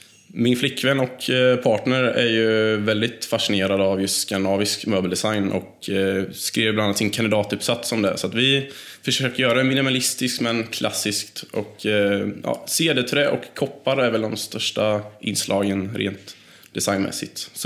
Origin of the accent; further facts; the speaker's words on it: Småland, Sweden; also born or lived in Motala; now in Linköping, Sweden; Jag är född i Motala, uppvuxen i Småland och har sedan 7 år tillbaka bosatt mig i Linköping.